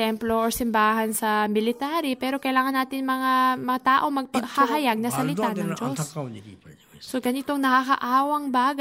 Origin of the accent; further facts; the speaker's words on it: South Korea; Pero ginagawa ko ito dahil isang Korean ako.